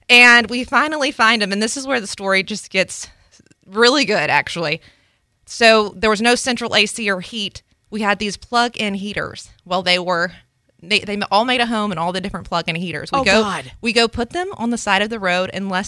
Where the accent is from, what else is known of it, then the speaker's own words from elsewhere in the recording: the South, United States; I'm from the South.